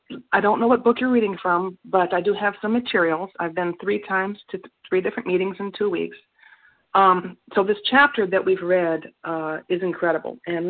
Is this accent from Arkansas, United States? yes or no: yes; Arkansas, United States; I am an overeater from Arkansas, and please forgive my lack of etiquette.